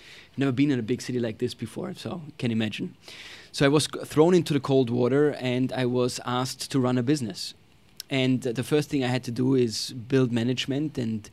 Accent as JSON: {"language": "English", "country": "France", "tie": "born or raised there", "moved": "yes", "lives_now": "United States", "said": "I grew up with them in France. And so I came to America."}